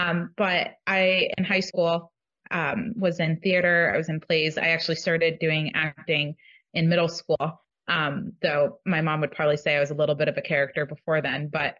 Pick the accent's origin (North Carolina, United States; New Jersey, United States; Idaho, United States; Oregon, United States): New Jersey, United States; and I'm from New Jersey, so New York was just a train ride away.